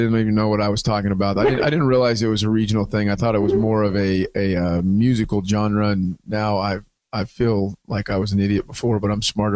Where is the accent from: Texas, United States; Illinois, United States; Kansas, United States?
Kansas, United States; Hutchinson; I managed a concert hall in my hometown of Hutchinson, Kansas for a while, and it didn't go very well.